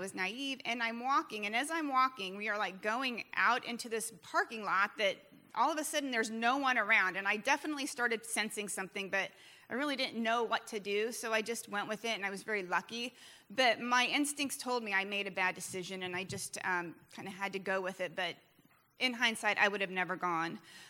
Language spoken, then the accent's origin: English; Midwest, United States; and I'm from the Midwest, so I'm fairly personable and I'll talk to anyone